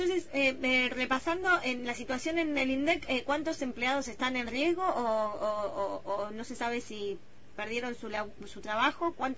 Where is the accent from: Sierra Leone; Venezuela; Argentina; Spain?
Argentina